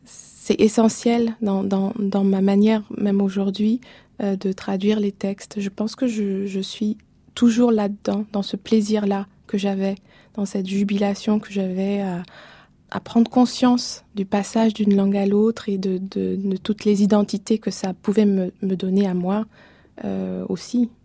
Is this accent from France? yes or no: no; Benin; l'usage des langues en Afrique de l'Ouest, où j'ai grandi, au Bénin, et qui est le fait que chacun parle à peu près, enfin au minimum deux langues, sinon trois ou quatre